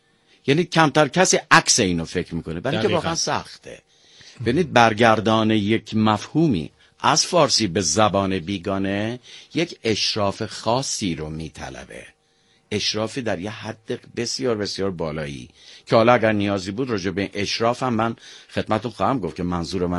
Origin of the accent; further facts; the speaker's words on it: Iran; ببین من به عنوان یک ایرانی